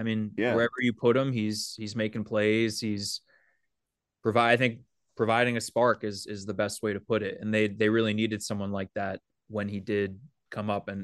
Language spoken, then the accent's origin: English; Manhattan, New York, United States; I was public school all the way through growing up in Manhattan